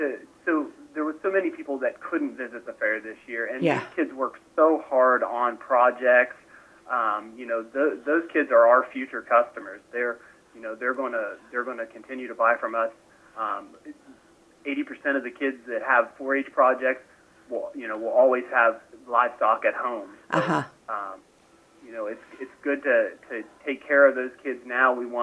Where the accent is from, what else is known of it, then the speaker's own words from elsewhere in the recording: Bremen, Ohio, United States; I'm from Bremen.